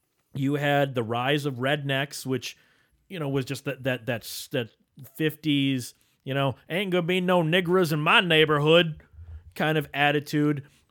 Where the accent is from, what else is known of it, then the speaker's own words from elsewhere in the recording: Canada; You know, we're fucking Canadian.